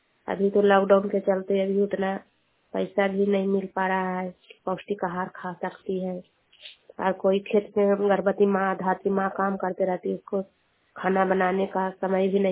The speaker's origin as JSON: {"language": "Hindi", "town": "Manpura", "region": "Bihar", "country": "India", "said": "ग्राम है मणपुरा। मैं नालंदा जिला की निवासी हूँ।"}